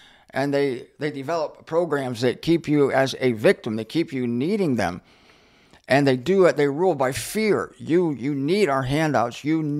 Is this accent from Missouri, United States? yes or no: no; Canton, Ohio, United States; You know, I was raised in Canton, Ohio, and we went to St. Joan of Arc Catholic Church on West Tuscarawas Street my whole life